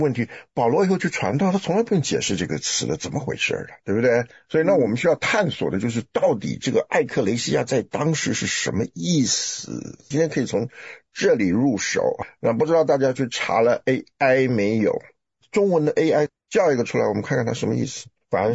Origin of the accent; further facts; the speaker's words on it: Taiwan; 像我在台湾长大